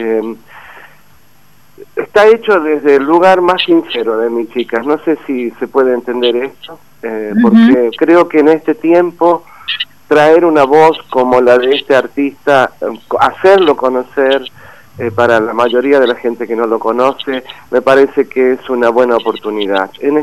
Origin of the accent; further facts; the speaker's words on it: Argentina; creo que soy el único argentino que lo integra